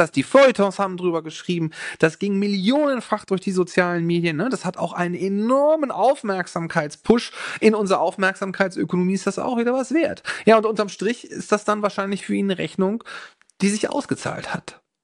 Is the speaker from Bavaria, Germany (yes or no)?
no; Hamburg, Germany; Ich komme aus Hamburg